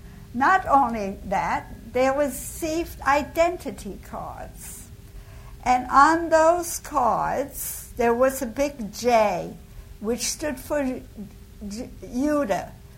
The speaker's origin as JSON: {"language": "English", "town": "Lauterbach", "region": "Hesse", "country": "Germany", "tie": "born there", "second_language": "English", "said": "I was born in Germany, Lauterbach, Germany. And I was born just a few months before Hitler came to power."}